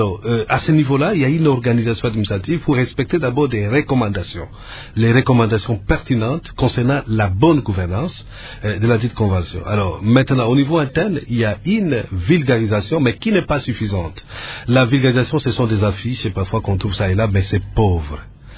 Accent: DR Congo

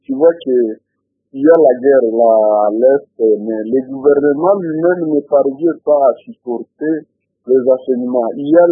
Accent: Lubero, North Kivu, DR Congo; je suis venu du Grand Nord, au Grand Nord Kivu.

